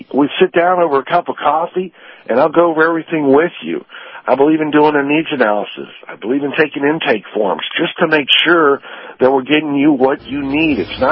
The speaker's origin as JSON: {"language": "English", "town": "Miami", "region": "Florida", "country": "United States", "tie": "born or raised there", "said": "I grew up in Miami, pulled for the Dolphins, but I've been in Tampa for 40 years, and I love it here."}